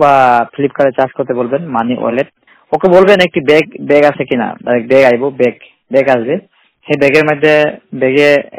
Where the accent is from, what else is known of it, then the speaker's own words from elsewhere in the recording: North Lakhimpur, Assam, India; আমার বাড়ি আসাম, জেলা নর্থ লক্ষিমপুর।